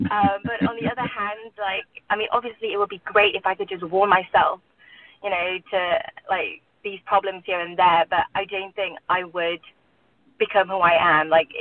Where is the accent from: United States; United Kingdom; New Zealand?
United Kingdom; England; also born or lived in Burma; I was born in Burma. I grew up in England.